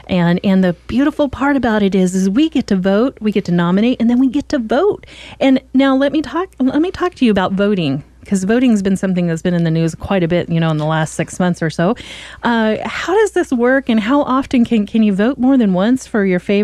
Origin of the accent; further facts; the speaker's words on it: Oregon, United States; because I was raised here in Oregon. I've lived away all these years and I've come back and we lived out in the country.